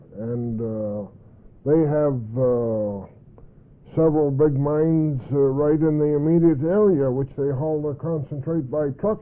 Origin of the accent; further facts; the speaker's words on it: Nelson, British Columbia, Canada; I come from Nelson, British Columbia.